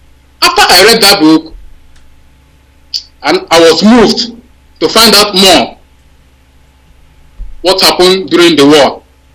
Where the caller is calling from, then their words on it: Nigeria; I'm calling from Zoological Republic of Nigeria.